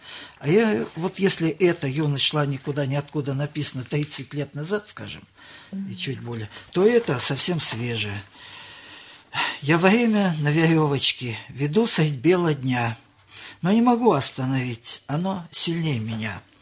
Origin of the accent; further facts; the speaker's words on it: Oryol Oblast, Russia; born there; родился я в Орловской области, и после призыва в ряды советской еще армии, служил в Красноярском крае